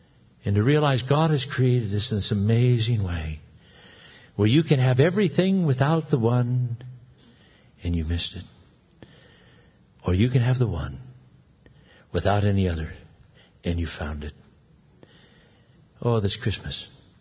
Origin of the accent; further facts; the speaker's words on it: Scotland, United Kingdom; Now me, I'm a Scotsman.